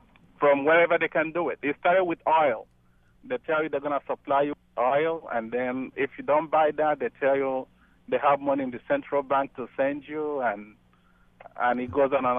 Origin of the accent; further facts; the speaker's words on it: Nigeria; I'm from Nigeria.